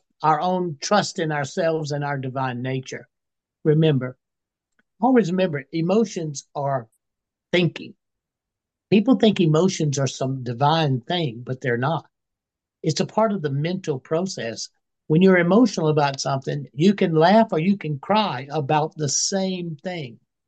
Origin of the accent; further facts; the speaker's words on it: South Carolina, United States; You know, I'm from South Carolina. Hell, everybody goes to hell where I come from.